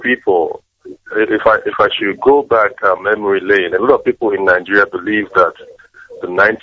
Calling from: Doha, Qatar; I'm calling from Doha.

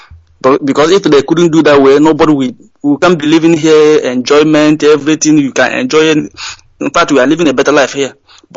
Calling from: France; I'm calling from France, but I live in France. I'm calling from France.

